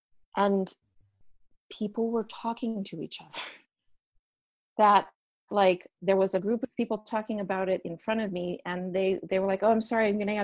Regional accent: Hawaii, United States; Like, my mom's a hippie. I grew up in Hawaii. So that's just a place that's different from the rest of the world.

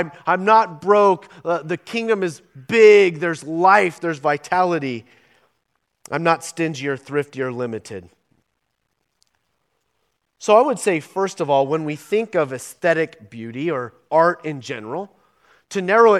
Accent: Oregon, United States; You know, I'm from Southern Oregon, and there's some sites in Southern Oregon that are just breathtaking.

